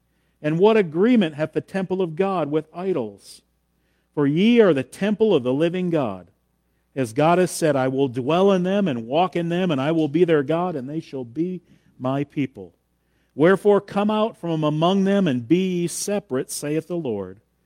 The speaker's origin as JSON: {"language": "English", "region": "Michigan", "country": "United States", "said": "Because he's from Michigan and I'm from Michigan."}